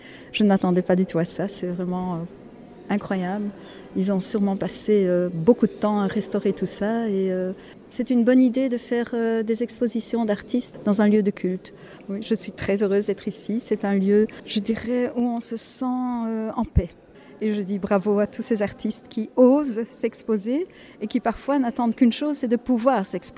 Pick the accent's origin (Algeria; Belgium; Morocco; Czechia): Belgium; Kortrijk, Flanders; Oui, je viens de Belgique, de la région de Courtrai, c'est pas très loin de Lille.